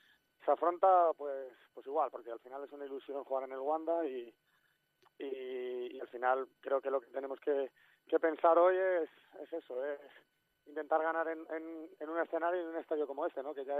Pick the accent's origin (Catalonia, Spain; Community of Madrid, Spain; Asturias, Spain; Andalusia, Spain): Community of Madrid, Spain; Madrid; yo soy de Madrid, mi familia y amigos.